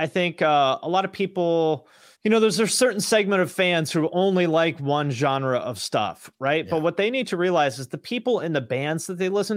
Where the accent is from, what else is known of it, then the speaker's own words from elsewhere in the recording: Washington, United States; I grew up like way outside Seattle, like 20 miles outside Seattle, which now is like a place people commute from, but there was nothing there when I grew up there.